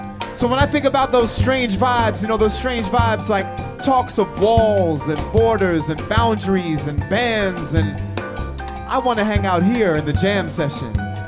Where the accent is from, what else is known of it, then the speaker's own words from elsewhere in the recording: New York City, New York, United States; I'm very proud to have grown up in New York City. Because when I grew up in New York City, I was surrounded by people of all cultures, all backgrounds.